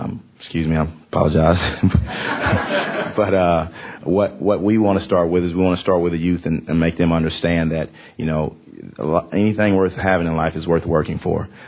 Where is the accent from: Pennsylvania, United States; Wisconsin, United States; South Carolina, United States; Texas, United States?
Texas, United States; Port Isabel; we're from Port Isabel. I mean, our camp is down in South Padre.